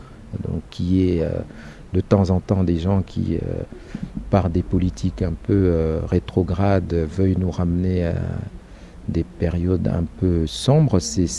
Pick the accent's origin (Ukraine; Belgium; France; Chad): Chad; Comme je suis tchadien et tout ça, on m'a dit ça, il faut 3 mois d'enquête